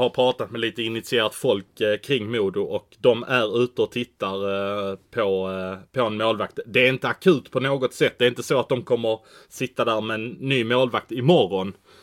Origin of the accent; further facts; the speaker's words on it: Malmö, Skåne, Sweden; Det kanske beror på att jag är från Malmö.